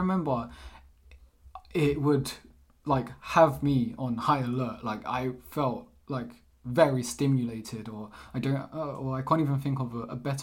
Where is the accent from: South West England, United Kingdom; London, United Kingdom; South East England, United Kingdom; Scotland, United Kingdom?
London, United Kingdom; now in Portugal; I'm born and raised in London, England, but my parents are Portuguese. I've come to Portugal every summer and I live here nowadays.